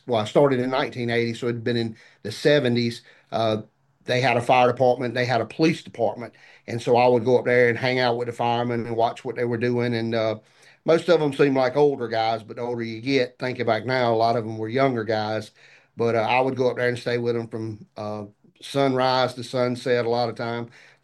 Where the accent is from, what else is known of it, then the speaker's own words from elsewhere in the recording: Union, South Carolina, United States; when I was a young fella growing up in Union County, which is my home in South Carolina, my grandparents lived on a dead-end street.